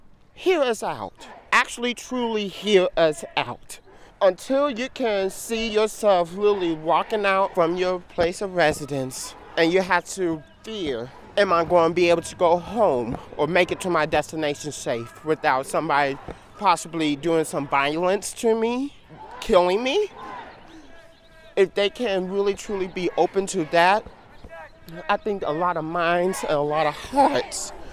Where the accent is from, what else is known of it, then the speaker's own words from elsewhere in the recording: Palmyra, Missouri, United States; she, her, and I am from Palmyra, Missouri